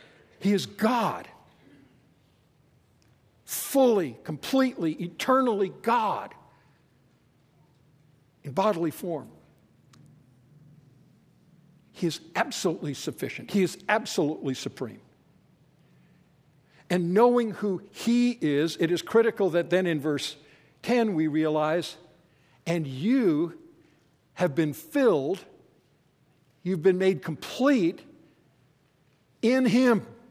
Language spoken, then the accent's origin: English; Canada; I'm a Canadian, forgive me here